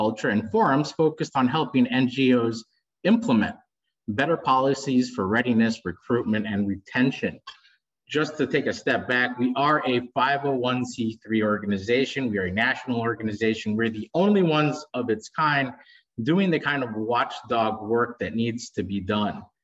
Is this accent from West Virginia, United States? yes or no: yes; West Virginia, United States; also born or lived in Bogota, Colombia / Chicago; I was born in Bogota, Colombia. I grew up in a small town in West Virginia. I moved to Chicago and lived there for 10 years.